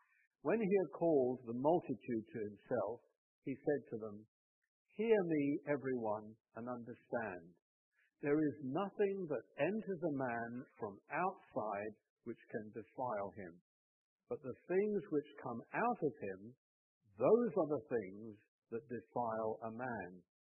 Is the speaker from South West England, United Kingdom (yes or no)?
yes; Sidmouth, South West England, United Kingdom; Well, I come from a seaside town in England called Sidmouth. That is a picture of my hometown